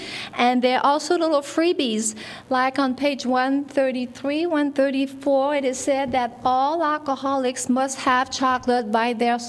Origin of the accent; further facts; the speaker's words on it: Carlsbad, United States; I was raised in Carlsbad.